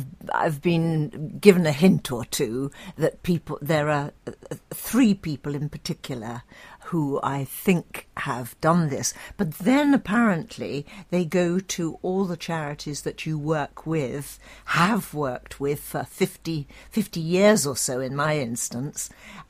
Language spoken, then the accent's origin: English; South West England, United Kingdom; I'm from the West Country, and I'm typical.